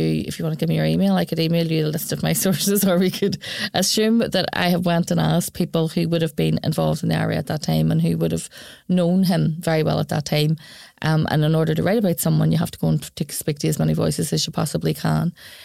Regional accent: Belfast, Northern Ireland, United Kingdom; I'm someone from West Belfast and from that time.

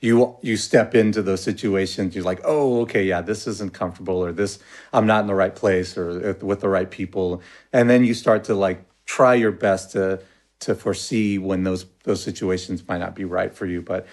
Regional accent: Pacoima, California, United States; it was once they found out I was from Pacoima, and I think I let the cat out of the bag, like, oh yeah, you know

